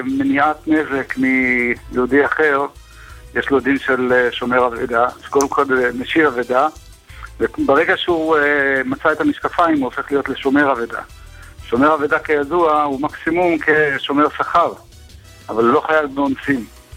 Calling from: Bnei Brak, Tel Aviv District, Israel; מבני ברק.

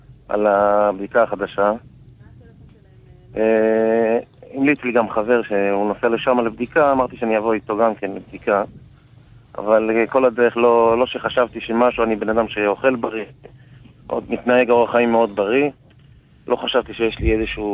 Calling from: Ashdod, Southern District, Israel; אני חזקן מאשדוד.

